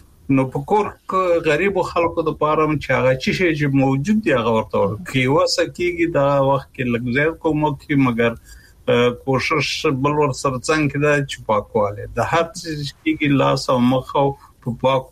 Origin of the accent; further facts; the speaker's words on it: Kunar, Afghanistan; زمونږ په محیط کې چې زه په کنړ کې لوی شوم